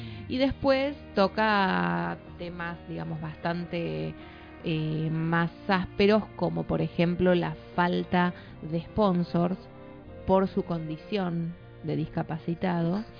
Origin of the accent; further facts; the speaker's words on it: Argentina; Nos representa y nos enorgullece como argentinos.